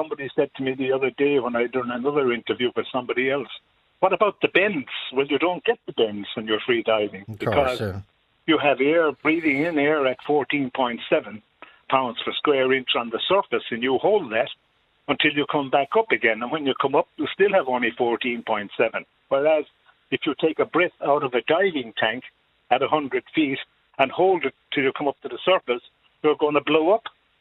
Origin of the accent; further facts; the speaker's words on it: Kilkee, Munster, Ireland; father and mother moved down to Kilkee in 1941, in the spring of 1941. I was born in November 1940, and they moved down here and took over a cafe belonging to an uncle of my mother's. And we've been here ever since.